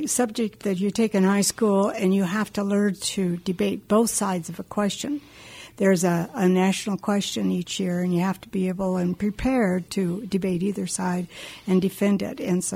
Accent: Hillsdale, Wyoming, United States; born there; My mother was born in the same house that I was born in Hillsdale

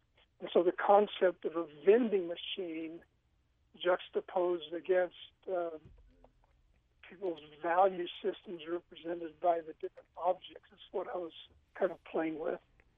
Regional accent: Houston, Texas, United States; also born or lived in Wichita Falls; Well, I'm originally from Texas. In the fourth grade, we moved from north by Oklahoma, from Wichita Falls, down to Houston.

